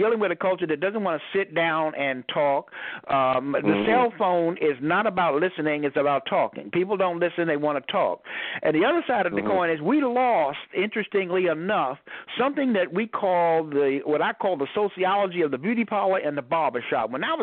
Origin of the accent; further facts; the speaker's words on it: New York, United States; I grew up in Harlem. My family came from Jamaica, the West Indies, but I grew up in Harlem as a kid on 138th Street, 119th Street.